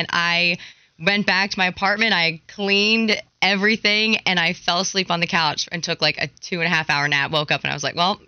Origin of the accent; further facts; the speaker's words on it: Pennsylvania, United States; Like I grew up in Pennsylvania, where like our, like, the guys that I grew up with that play football, like, that was the dream, was to play for Penn State or Notre Dame. It was like a heavily Notre Dame Irish Catholic area, right?